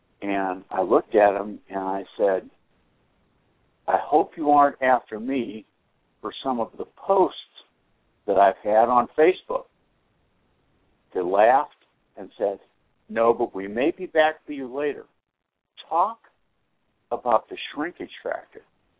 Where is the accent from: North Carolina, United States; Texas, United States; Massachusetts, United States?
Massachusetts, United States; Boston; I grew up in Boston, and I remember when I was a kid, they were talking about the new ice age.